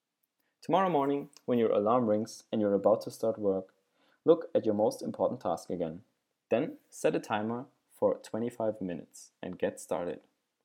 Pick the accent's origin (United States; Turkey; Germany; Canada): Germany; I'm from Germany.